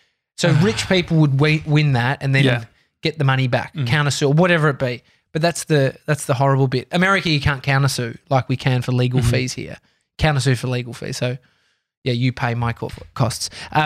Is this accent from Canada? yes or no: no; Australia; It was a bogan way of saying it. I'm Australian.